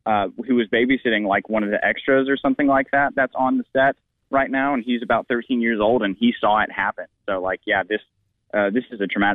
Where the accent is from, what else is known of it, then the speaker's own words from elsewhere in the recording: the South, United States; growing up in the South, I've always been told treat a gun like it's loaded at all times